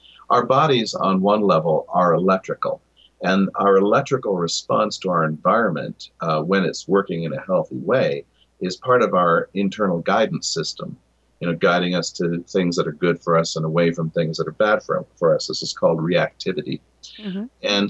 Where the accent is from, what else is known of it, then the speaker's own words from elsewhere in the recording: Canada; I'm from Canada, so there's all kinds of government programs